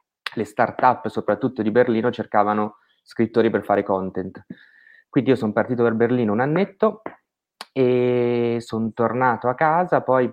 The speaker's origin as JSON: {"language": "Italian", "town": "Milan", "region": "Lombardy", "country": "Italy", "tie": "born or raised there", "also_born_or_lived": "Australia", "said": "ho 33 anni, sono di Milano e sono rimasto qui fino alla triennale, e la specialistica sono partito per l'Australia per fare una scuola di giornalismo alla University of Queensland di Brisbane."}